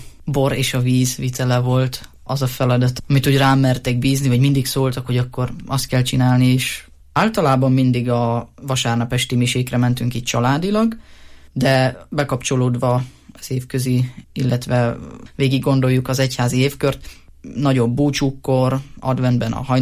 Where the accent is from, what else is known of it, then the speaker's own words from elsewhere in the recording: Jászberény, Jász-Nagykun-Szolnok, Hungary; born there; Vallásgyakorló családba születtem 1996-ban, Jászberénybe.